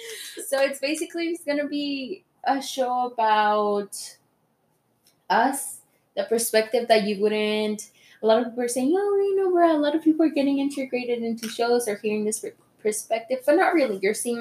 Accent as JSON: {"language": "English", "region": "Colorado", "country": "United States", "said": "We are two women from Colorado who are radical, amazing."}